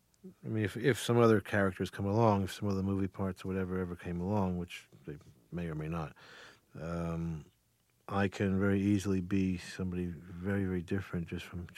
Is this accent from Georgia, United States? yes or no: no; New Jersey, United States; born or raised there